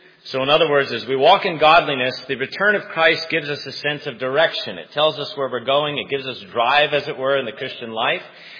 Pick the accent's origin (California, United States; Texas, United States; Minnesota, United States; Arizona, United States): California, United States; Huntington Beach; At least that's my connotation growing up in Huntington Beach, California. There's always somebody down by the pier.